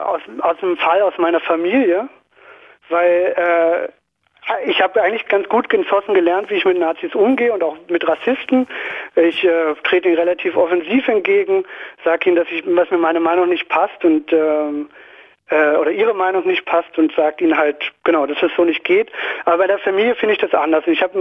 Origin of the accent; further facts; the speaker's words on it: Zossen, Brandenburg, Germany; ich bin in Zossen aufgewachsen und wollte so ein bisschen über meine Erfahrungen reden.